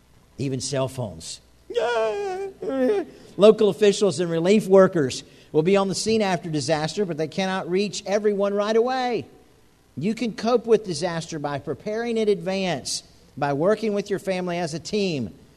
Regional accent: Florida, United States; And I'm from Florida. We used to have pretty bad thunderstorms

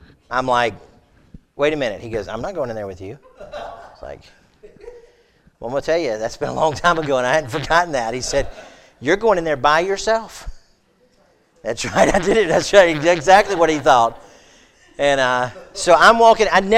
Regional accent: Florida, United States; And I grew up in Florida, never had an earthquake.

